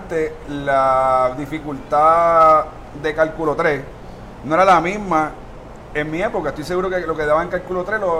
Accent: Puerto Rico; como puertorriqueño al fin

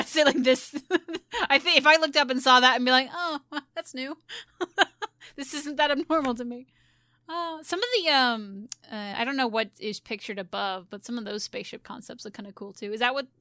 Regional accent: Pennsylvania, United States; from Pennsylvania, and I just have a very effeminate voice sometimes.

